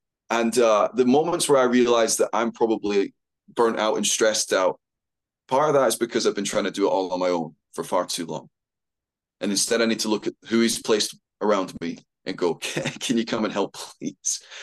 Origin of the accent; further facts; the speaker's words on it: Scotland, United Kingdom; I know sometimes my accent can mislead, but I have lived in Scotland my whole life. I'm born and bred here.